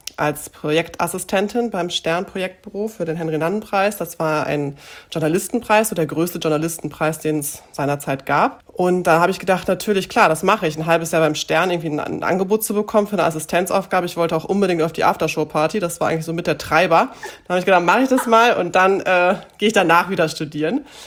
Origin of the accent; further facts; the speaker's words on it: Gronau, North Rhine-Westphalia, Germany; also born or lived in Münster; Ich komme ursprünglich aus Münster. Bin mit 10 Jahren nach Gronau verzogen worden, sage ich immer gerne, also weil meine Eltern dort beruflich hingingen. Das ist genau an der holländischen Grenze, unweit von Münster, eine knappe Stunde, aber eben an der Grenze.